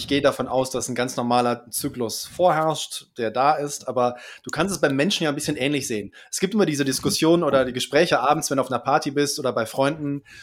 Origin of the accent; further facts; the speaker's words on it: Jena, Thuringia, Germany; ich bin aus Jena.